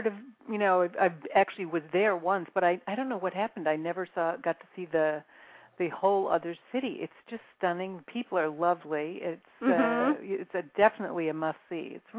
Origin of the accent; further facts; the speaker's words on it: Syracuse, New York, United States; also born or lived in Buffalo; No, I was raised in upstate New York, and I was born in Buffalo, New York, and raised in Syracuse, so I know all about snow.